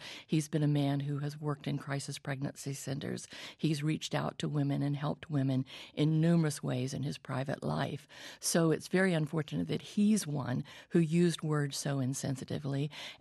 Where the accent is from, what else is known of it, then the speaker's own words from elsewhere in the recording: the South, United States; Well, you know, first place as a Southerner